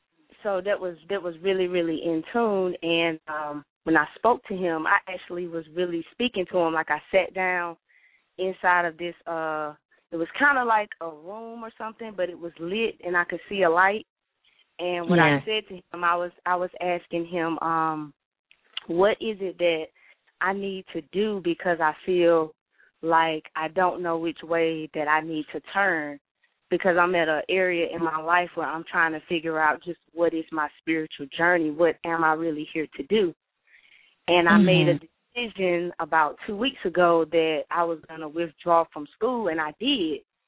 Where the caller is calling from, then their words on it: Atlanta, Georgia, United States; I'm calling from Atlanta.